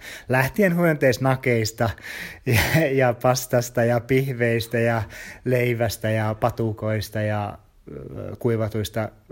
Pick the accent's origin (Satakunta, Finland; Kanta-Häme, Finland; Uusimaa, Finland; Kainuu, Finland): Uusimaa, Finland; Helsinki; olen Helsingistä